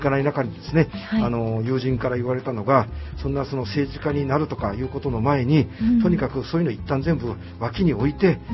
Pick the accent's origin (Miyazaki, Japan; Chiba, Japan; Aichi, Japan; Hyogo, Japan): Miyazaki, Japan; Nobeoka; 延岡の緑ヶ丘の出身ですけれども、はい、私は子供の時からですね、正確に言いますと小学校5年からですけれども